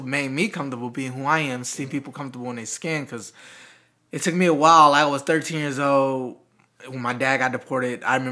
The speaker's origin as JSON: {"language": "English", "town": "Los Angeles", "region": "California", "country": "United States", "tie": "born or raised there", "moved": "yes", "lives_now": "Dallas, United States", "said": "growing up in South Central LA around that time. So 2002 is literally when I was forced out of Los Angeles, LA to Dallas, Texas."}